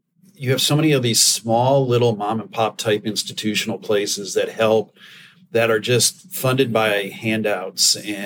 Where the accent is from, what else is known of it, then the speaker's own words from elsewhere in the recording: Illinois, United States; My story. I grew up outside of Chicago.